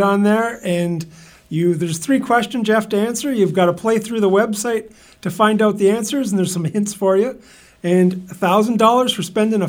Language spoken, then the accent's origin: English; Canada; I realize I'm Canadian and this is where I live, but I've just had enough.